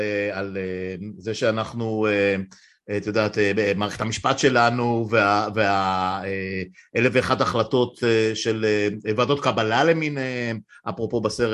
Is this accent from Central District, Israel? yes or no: no; Afula, Northern District, Israel; וזה לא שאני חושב שאפולה הייתה גן עדן כשאני גדלתי בה